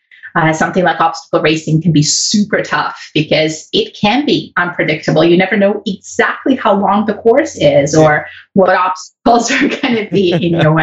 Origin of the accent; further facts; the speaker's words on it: Novosibirsk, Novosibirsk Oblast, Russia; But I'm from the third largest city in Russia. It's actually the city third in size after St. Petersburg. So it's Moscow, St. Petersburg, and then my city. It's Novosibirsk, capital of Siberia.